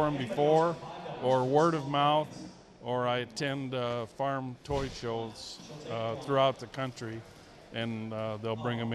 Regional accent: East Moline, Illinois, United States; I'm from East Moline, Illinois, and I've done this for probably 30 years now.

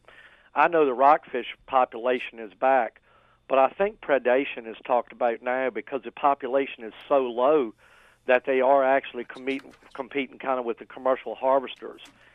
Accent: Gwynn's Island, Virginia, United States; And I grew up on Gwynn's Island in Chesapeake Bay.

